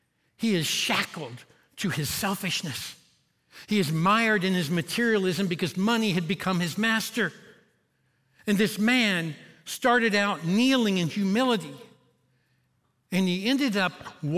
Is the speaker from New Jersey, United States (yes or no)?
no; Kentucky, United States; accent: Kentucky country accent; Then all of a sudden, he starts picking on me for a Kentucky country accent.